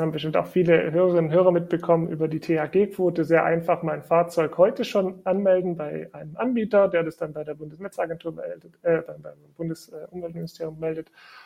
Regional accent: Baden-Württemberg, Germany; ich als Schwabe finde es natürlich auch besonders toll

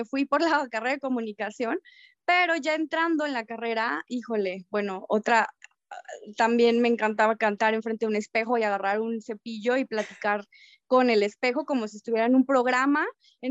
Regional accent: León, Guanajuato, Mexico; yo crecí en León y allá me desarrollé profesionalmente.

